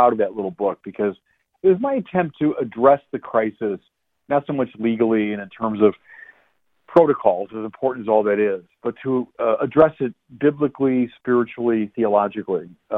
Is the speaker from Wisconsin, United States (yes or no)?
no; Chicago, Illinois, United States; now in Santa Barbara, United States; Well, you know, as a Chicagoan, they weren't that different. They're like Chicago.